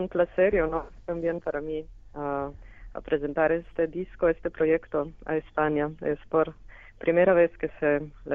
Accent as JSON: {"language": "Spanish", "town": "Krško", "country": "Slovenia", "tie": "born there", "second_language": "Spanish", "said": "Yo nací en una, no en Ljubljana, pero en una ciudad muy pequeña que se llama Krško, y aquí hay una gran comunidad de los gitanos"}